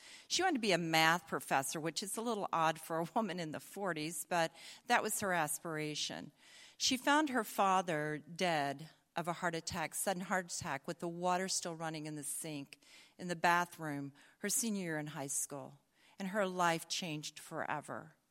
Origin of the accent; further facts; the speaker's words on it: the South, United States; accent: Southern; And if we're fortunate, I'll not lapse into my southern accent, but I might.